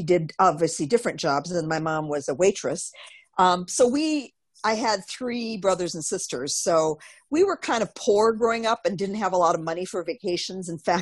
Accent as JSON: {"language": "English", "town": "Racine", "region": "Wisconsin", "country": "United States", "tie": "born or raised there", "said": "So growing up in Racine, and also Racine is famous for Frank Lloyd Wright, a few of his buildings."}